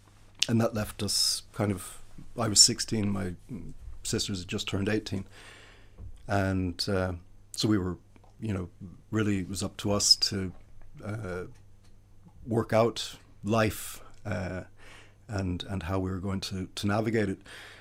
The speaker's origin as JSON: {"language": "English", "country": "Canada", "tie": "born there", "said": "I was born in Canada of classic Irish immigrant parents who left Ireland. My father from the UK, my mother from Ireland, in the 50s to go to Canada to make a new life for themselves."}